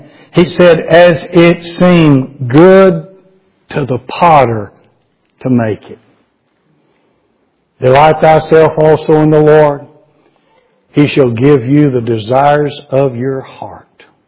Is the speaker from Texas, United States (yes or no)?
yes; Garland, Texas, United States; E.C. was youth pastor at Middle Road Baptist in Garland, my hometown.